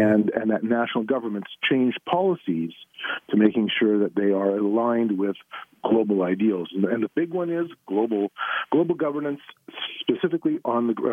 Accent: Canada; I'm from Canada, as you mentioned.

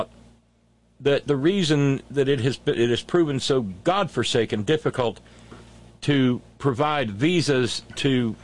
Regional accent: United States; it's getting harder and harder to actually be proud of and admit that I'm actually an American.

